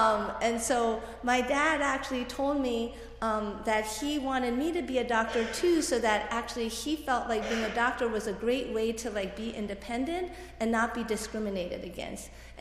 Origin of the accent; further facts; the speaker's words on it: Potomac, Maryland, United States; growing up, I grew up in Potomac, Maryland, which is right outside of DC